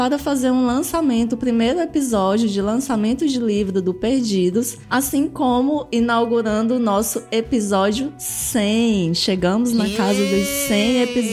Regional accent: Ceará, Brazil; Eu não recebi green card cearense, não. Eu sou cearense mesmo, toda naturalzinha.

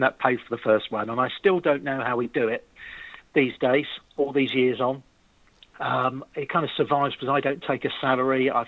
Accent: England, United Kingdom; I explained I was an entertainer from England, and I mentioned the BBC, which always works.

